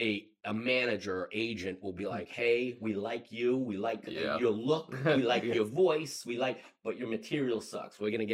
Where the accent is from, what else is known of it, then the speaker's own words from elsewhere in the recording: Boston, Massachusetts, United States; I like the idea of telling a story, but I'm from Boston, and we were kind of came up in comedy where you got to have a punchline every couple of seconds.